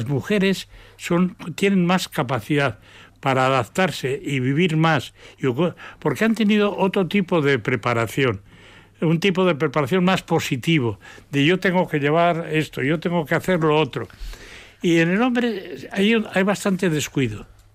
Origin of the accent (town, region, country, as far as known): Basque Country, Spain